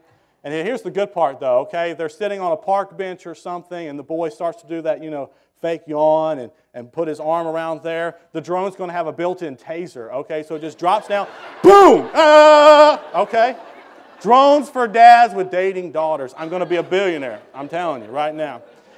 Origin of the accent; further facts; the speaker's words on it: the South, United States; And I'm from the South.